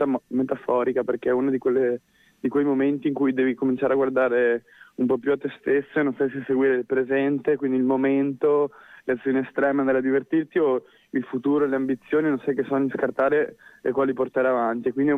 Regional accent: Veneto, Italy; accent: Venetian; Eccomi, con la mia pronuncia veneta.

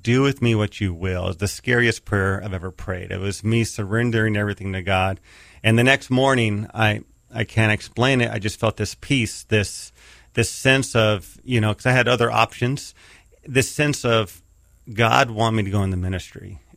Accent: California, United States; I grew up in Southern California. It's called the Inland Empire.

